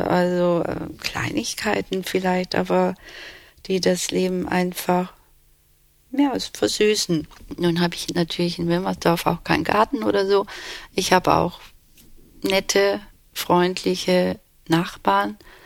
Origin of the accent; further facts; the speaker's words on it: Turkey; ich wusste, ich bin Türkin, aber in diesem kleinen Dorf, wo wir waren, da gab es eben diese drei türkischen Familien